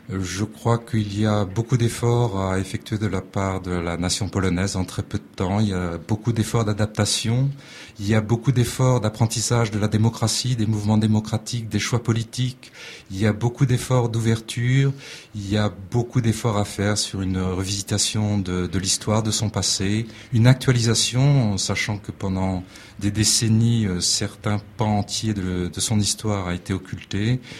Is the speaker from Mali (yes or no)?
no; France; Moi, je suis français. Mes parents sont polonais. Ils sont émigrés en France suite au conflit.